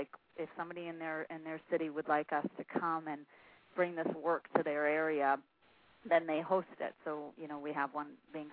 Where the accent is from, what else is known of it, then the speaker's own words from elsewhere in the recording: Wisconsin, United States; moved away as an adult; now in San Diego, United States; Personally, I grew up in Wisconsin and went to college there, and actually moved out here to San Diego 11 years ago because I needed to be in the warm weather.